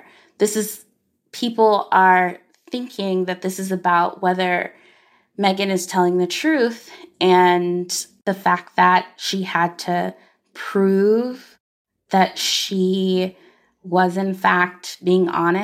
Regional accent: Arkansas, United States; as a black girl growing up in Arkansas.

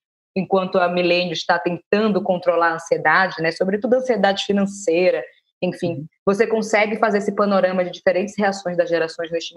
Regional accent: Salvador, Bahia, Brazil; como diz na Bahia, em Salvador, porque eu sou de lá, né?

